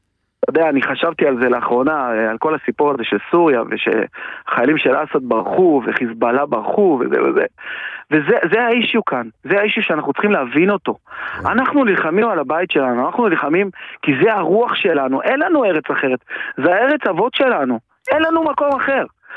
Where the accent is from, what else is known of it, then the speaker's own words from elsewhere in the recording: Herzliya, Tel Aviv District, Israel; נכון, במקור אני מהרצליה.